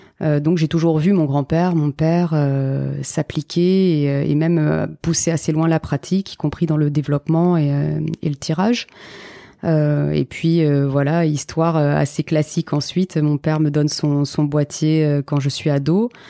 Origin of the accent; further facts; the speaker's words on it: Port-Saint-Louis-du-Rhône, Provence-Alpes-Côte d'Azur, France; also born or lived in French Guiana; now in Marseille, France; là où j'ai passé le plus d'années dans mon enfance, c'était en Camargue, à Port-Saint-Louis-du-Rhône, pendant quasiment toute la primaire, et ensuite en Guyane.